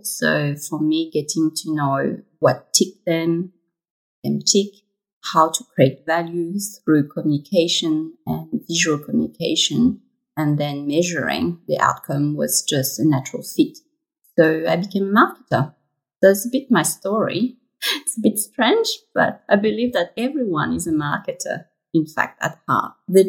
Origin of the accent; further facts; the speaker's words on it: France; So I grew up in France. I am a third culture child, which means that my family is Vietnamese. And I grew up between two cultures, and I didn't really know where to fit.